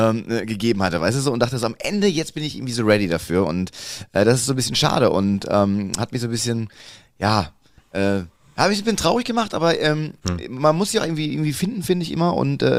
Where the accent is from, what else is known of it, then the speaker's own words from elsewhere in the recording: Cologne, North Rhine-Westphalia, Germany; Köln und sowas, wo ich herkomme, hat sich auch gut verkauft und so.